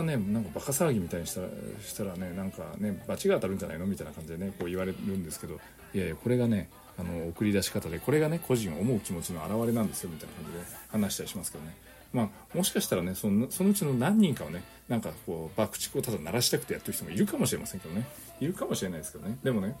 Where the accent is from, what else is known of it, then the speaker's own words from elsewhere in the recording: Kunimi, Nagasaki, Japan; 私もね、まあ、出身がね、こう雲仙市国見町っていうところなんですけど